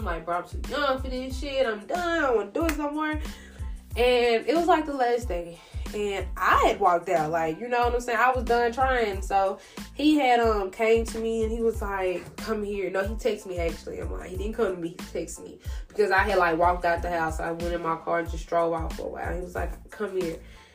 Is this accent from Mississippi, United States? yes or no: yes; Mississippi, United States; But honestly, y'all, I'm from Mississippi, and only thing that's been going on is bipolar.